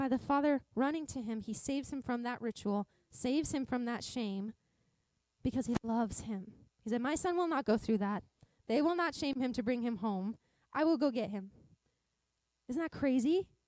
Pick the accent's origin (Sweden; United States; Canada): United States; Montana; I grew up in Montana and I was so afraid.